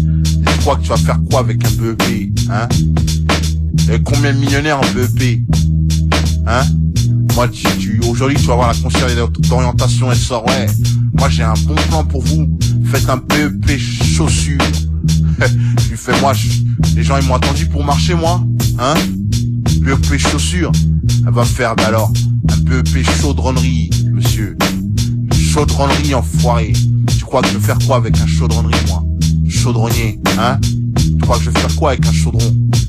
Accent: Paris, Île-de-France, France; Moi, je viens de Paris, hein. Je viens de Paris. Je suis arrivé dans 19, dans ma thèse. J'avais 5 piges, et j'en ai 23, mec.

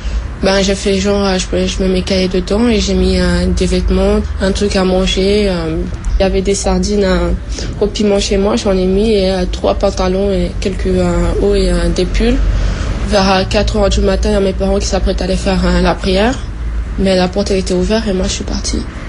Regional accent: Mayotte; born or raised there; also born or lived in Comoros

